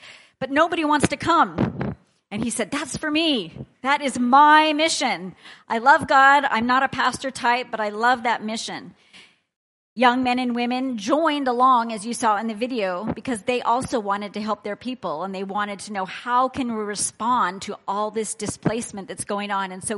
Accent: United States; So I was born in America, and I was raised in a close family, mother, father, one brother, a little bit younger, in the church, grown up in the church.

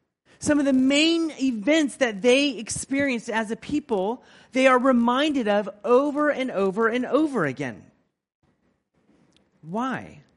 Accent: United States; I am from America. America has a very short history compared to a lot of the countries in Asia.

